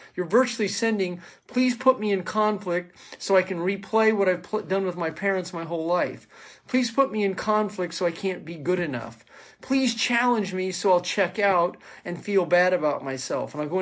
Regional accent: Kansas City, Missouri, United States; I grew up in Kansas City, Missouri, and when television would shut off back in the day, the Daily Word would come on one channel

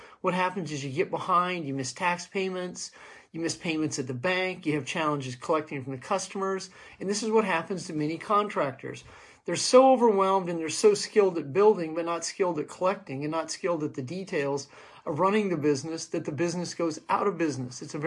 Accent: United States; As an American, a patriot, and someone who understands what's going on in the world

